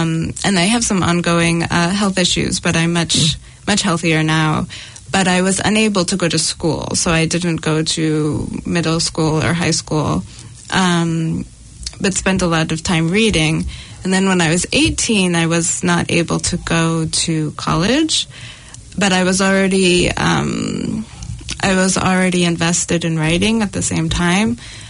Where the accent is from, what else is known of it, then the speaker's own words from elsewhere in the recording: Massachusetts, United States; I grew up in Massachusetts